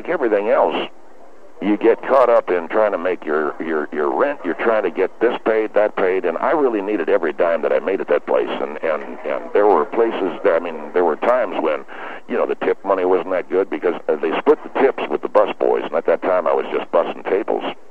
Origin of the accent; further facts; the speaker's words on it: Abilene, Texas, United States; moved away as an adult; I'm in from Abilene, Texas. I am 18 years of age. I've never been to California